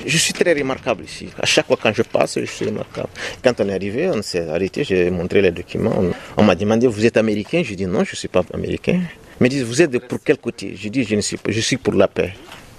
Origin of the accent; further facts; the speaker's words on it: Gao, Mali; now in Ukraine; je voulais aller dans ma ville natale, à Gao.